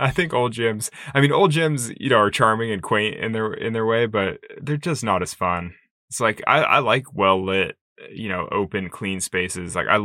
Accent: Sacramento, California, United States; when a climbing gym opened in Sacramento in my hometown, my parents took me

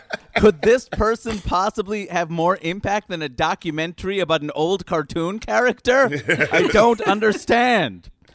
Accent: Jackson Heights, New York, United States; you know, I grew up in Jackson Heights, and I thought that was so cool.

